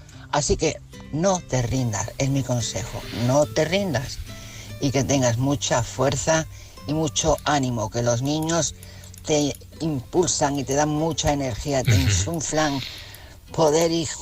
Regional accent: Asturias, Spain; soy asturiana.

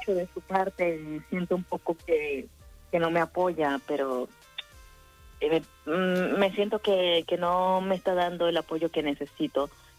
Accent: Colombia; now in Spain; Con mi pareja, que él es español y, bueno, yo soy colombiana.

